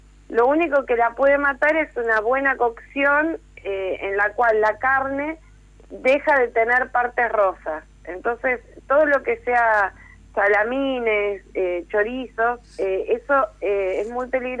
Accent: Santa Fe, Argentina; Yo soy de Santa Fe y bueno, sabemos lo que es la faena casera

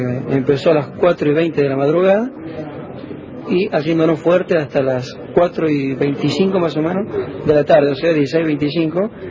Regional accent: Las Acequias, Córdoba, Argentina; Pueblito chiquito, pintoresco. Como el cordobés.

